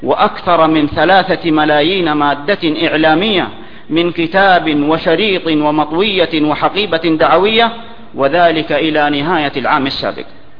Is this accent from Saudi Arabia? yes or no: yes; Saudi Arabia; في بلادنا المملكة العربية السعودية